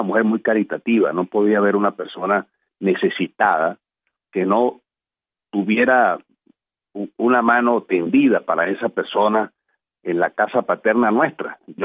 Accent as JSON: {"language": "Spanish", "country": "Venezuela", "said": "lo que tenemos que defender como venezolanos"}